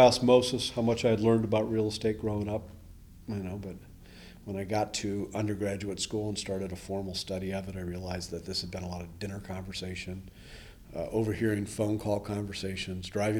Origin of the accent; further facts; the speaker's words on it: Northampton, United States; I grew up in Northampton.